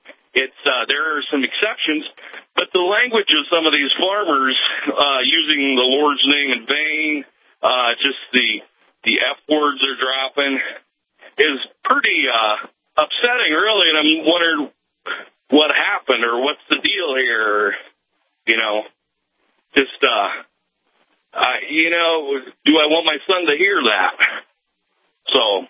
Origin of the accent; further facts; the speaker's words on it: Indiana, United States; moved away as an adult; I moved here in 2012 from Indiana, and I grew up on a dairy farm, followed my dad to town, to the sale barn. We'd stop and eat in town.